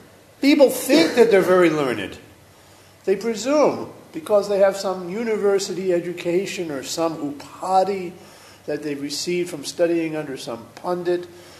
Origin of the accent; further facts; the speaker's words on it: United States; I may be an American, I have an American passport, and I think I'm an American. That's right, I am an American.